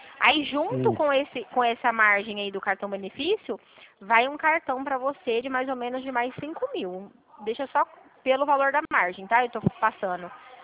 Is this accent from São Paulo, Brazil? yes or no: yes; Dracena, São Paulo, Brazil; Eu sou de perto de Presidente Prudente, a cidade de Dracena.